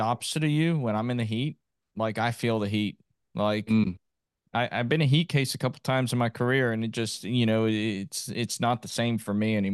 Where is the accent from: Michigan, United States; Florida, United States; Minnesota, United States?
Florida, United States; Pembroke Pines; I'm from Florida originally, Miami, Pembroke Pines area. And so like being down there, I grew up right next to the Everglades.